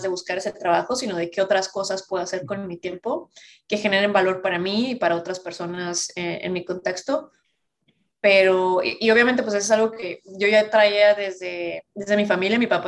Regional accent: Chihuahua, Mexico; born there; moved away; nací en Chihuahua, pero tengo casi 10 años que me fui

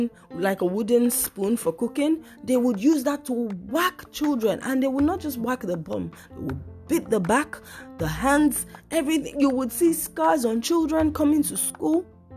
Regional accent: Nigeria; because growing up in Nigeria is where I saw child abuse normalized the most.

